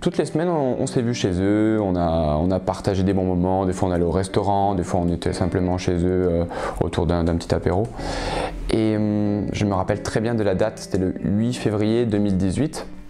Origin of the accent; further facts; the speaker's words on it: Oyonnax, Auvergne-Rhône-Alpes, France; j'ai 22 ans, je suis originaire de Oyonnax dans le département de l'Ain.